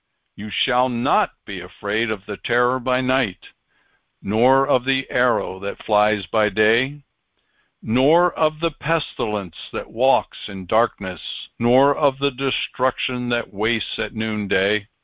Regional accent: Wales, United Kingdom; since I'm a Welshman, that's probably why.

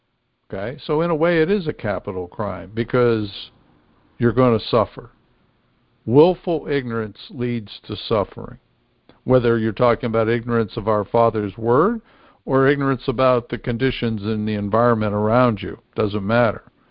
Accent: Pennsylvania, United States; Where I grew up in the Amish country of Pennsylvania, every farmhouse had a stocked pantry.

